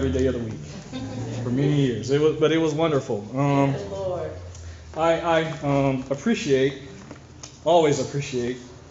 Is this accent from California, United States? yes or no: yes; Fresno, California, United States; now in Los Angeles, United States; I currently reside in the Los Angeles area and attend the Plymouth Congregation. Born and raised in Fresno, right here.